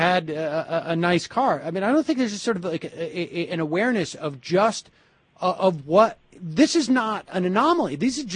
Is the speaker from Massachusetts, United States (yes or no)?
yes; Massachusetts, United States; growing up in Massachusetts, you know, they would do an equal amount of pro bono work and not pro bono work.